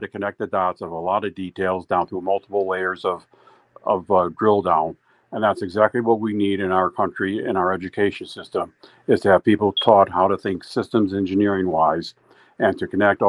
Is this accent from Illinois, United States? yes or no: yes; Illinois, United States; Like I said, I grew up in Cook County where we don't have very few fair elections.